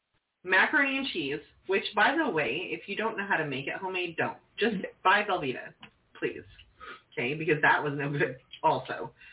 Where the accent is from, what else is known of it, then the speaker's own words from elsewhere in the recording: Oklahoma, United States; I'm from Oklahoma. I cook like an Okie.